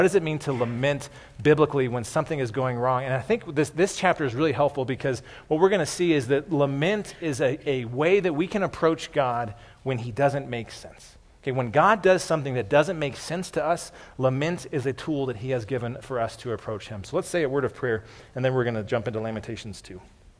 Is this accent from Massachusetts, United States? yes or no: no; Colorado, United States; Growing up in Colorado, though, I've had to put up with all these Broncos fans my whole life.